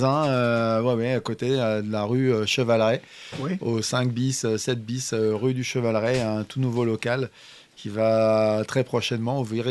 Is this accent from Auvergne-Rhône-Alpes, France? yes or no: no; Paris, Île-de-France, France; Quand j'étais plus jeune, j'étais fan. J'aimais bien, je suivais le PSG, etc. Je suis parisien.